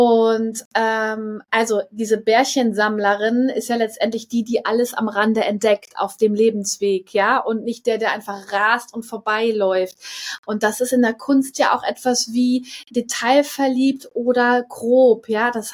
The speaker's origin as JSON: {"language": "German", "region": "Hamburg", "country": "Germany", "tie": "born or raised there", "lives_now": "France", "said": "nach Hamburg, in meine alte Heimat."}